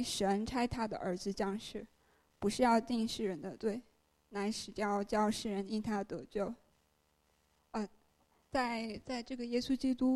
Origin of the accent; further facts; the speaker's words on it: Hubei, China; moved away as an adult; now in United States; 这是我的中文名。我是来自中国湖北省，我是从2010年8月份来到美国的密苏里州市上大学。